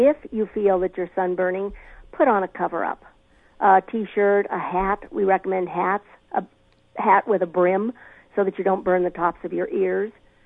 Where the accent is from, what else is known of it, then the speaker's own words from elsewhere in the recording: Phoenix, Arizona, United States; I'm from Phoenix, Arizona, and it's just a very comfortable experience.